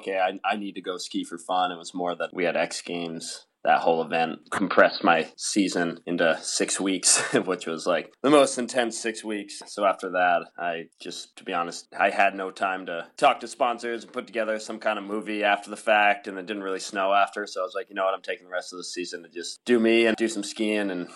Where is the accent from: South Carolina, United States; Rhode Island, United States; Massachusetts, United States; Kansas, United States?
Rhode Island, United States; Block Island; now in Los Angeles, United States; I grew up in Block Island, Rhode Island, which is an island in the middle of the ocean, as you know.